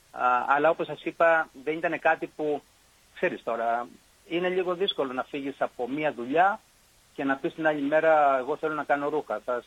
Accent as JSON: {"language": "Greek", "town": "Megara", "region": "Attica", "country": "Greece", "tie": "born or raised there", "said": "Εγώ, όπως ξέρετε, γεννήθηκα και μεγάλωσα στα Μέγαρα και επαγγελματικά σταδιοδρόμησα στα Μέγαρα, σε μια οικογενειακή επιχείρηση, μέχρι 42 χρόνια."}